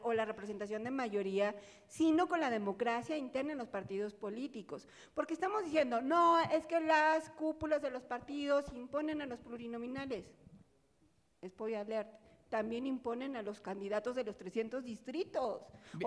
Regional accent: Puebla, Mexico; also born or lived in Mexico City; poblana, chilanga y he sido pluri

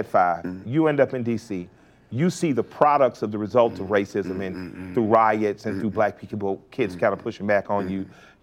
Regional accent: Atlanta, Georgia, United States; I'm from Atlanta. I didn't even have three white teachers my whole life.

